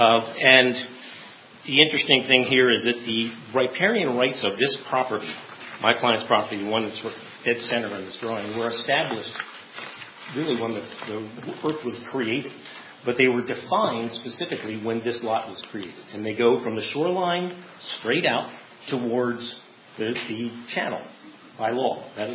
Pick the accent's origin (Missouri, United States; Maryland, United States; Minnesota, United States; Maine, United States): Maryland, United States; Annapolis; I grew up in Annapolis. I was a child when, childish when all this was going on.